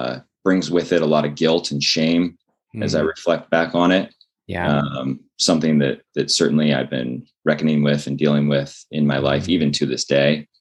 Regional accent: Midwest, United States; I was brought up in the Midwest. I was brought up in church.

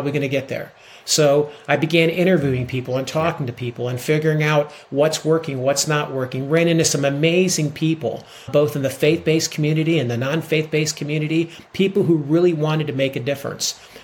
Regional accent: Ohio, United States; I grew up in Central Ohio.

